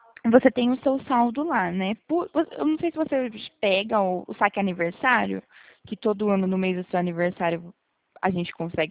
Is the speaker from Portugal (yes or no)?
no; Itu, São Paulo, Brazil; Eu sou do interior de Itu